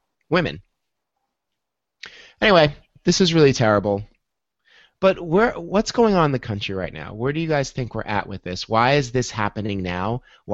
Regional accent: New York, United States; I had to go out to Long Island for work. I'm from Long Island. I grew up there.

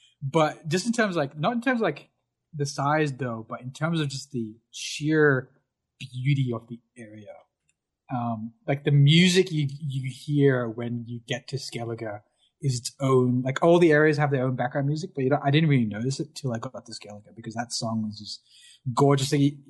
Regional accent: Australia; I'm Australian.

